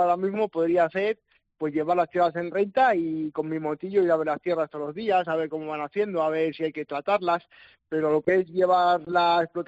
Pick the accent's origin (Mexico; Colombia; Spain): Spain; Castile and León; yo era, vengo de un pueblo de Valladolid, un pueblito pequeño, y mi futuro era la agricultura